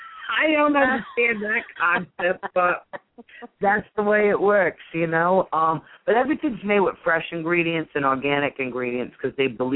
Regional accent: Ireland; But I was under the umbrella because I'm Irish

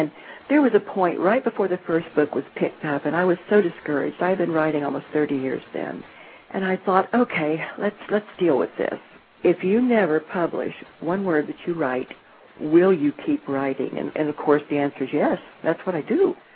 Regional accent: Florida, United States; now in Atlanta, United States; I tend to gush about Florida because I am from Florida, and I write about Florida, even though I live in Atlanta, Georgia.

